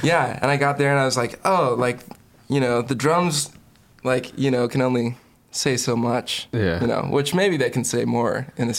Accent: Murfreesboro, Tennessee, United States; also born or lived in Hermitage; Which I live there now. And then, grew up in Murfreesboro. My mom and my siblings moved there and met my stepdad and my step-siblings when I was in, like, third grade. And we moved to Murfr

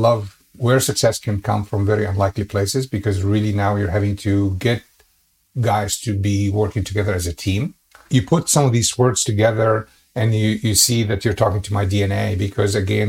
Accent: Egypt; English is a second language; moved away as an adult; now in United States; Even though I grew up in Egypt and football is not a sport necessarily that you would see there on mainstream

